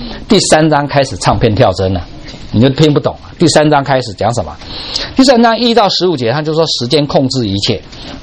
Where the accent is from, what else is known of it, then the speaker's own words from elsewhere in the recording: Taiwan; 我们台湾话 开车叫塞车啊